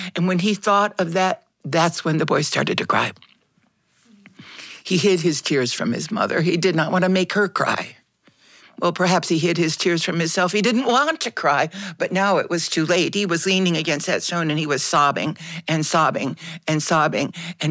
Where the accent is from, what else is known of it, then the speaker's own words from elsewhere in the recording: Midwest, United States; moved away; also born or lived in Southwest; when I moved from the Midwest and the Southwest to the East Coast.